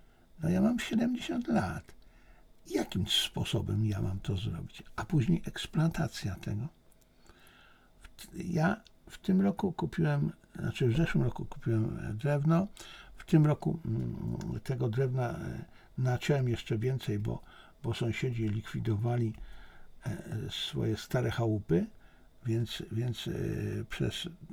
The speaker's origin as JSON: {"language": "Polish", "town": "Beniaminów", "region": "Masovian Voivodeship", "country": "Poland", "tie": "born or raised there", "said": "było u mnie kilku ludzi ze wsi, z tej mojej wsi, z Beniaminowa"}